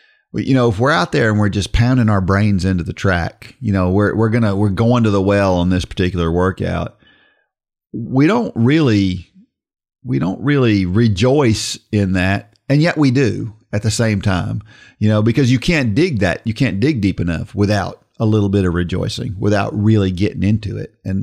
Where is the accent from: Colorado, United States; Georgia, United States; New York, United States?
Georgia, United States; because he was from South Georgia. I was from North Georgia.